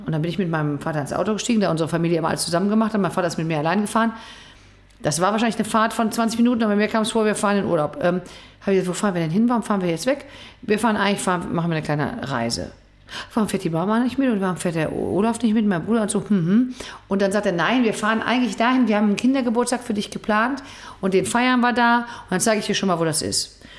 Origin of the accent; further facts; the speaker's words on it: Dülken, North Rhine-Westphalia, Germany; Und es gab einen Schreibwarenladen in meiner alten Stadt, wo ich herkomme, Dülken